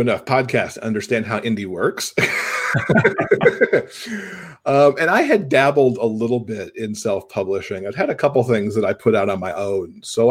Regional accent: Michigan, United States; I grew up in Michigan, so hockey very much in my blood too

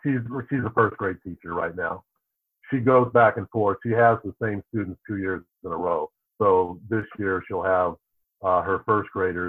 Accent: St. Charles, United States; They asked me to share my story in the context of race and growing up in St. Charles.

